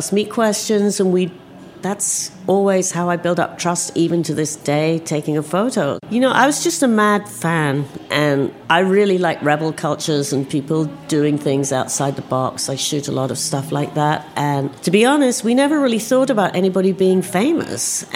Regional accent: London, United Kingdom; I'm actually from London, and I grew up in London

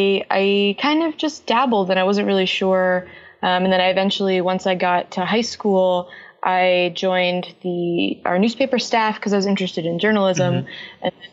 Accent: Texas, United States; moved away as an adult; Yeah, I was born and bred in Texas. I grew up in the Dallas-Fort Worth area, okay. And I lived there up through the end of high school, and then I hightailed it to the East Coast for college.

